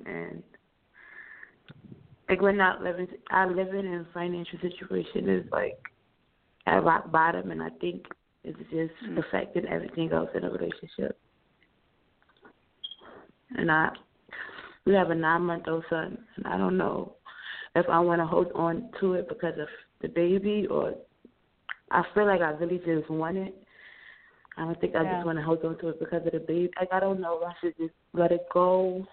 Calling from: New York, United States; New York.

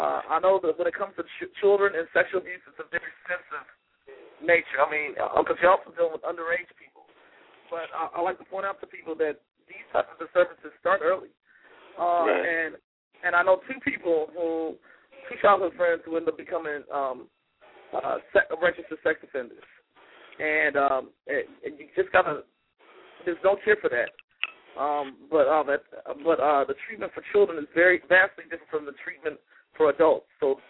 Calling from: Austin, Texas, United States

